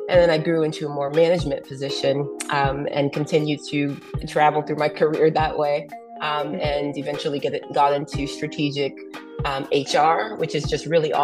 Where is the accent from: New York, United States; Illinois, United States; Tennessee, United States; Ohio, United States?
Tennessee, United States; Memphis; I'm originally from Memphis.